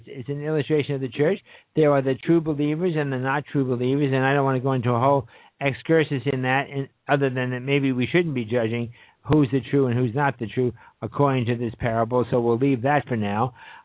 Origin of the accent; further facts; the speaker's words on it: New York City, New York, United States; growing up in New York City, that's where I was born and raised, in the Kingsbridge section, Fordham Avenue, all that kind of business. Actually, Marble Hill is my neighborhood area.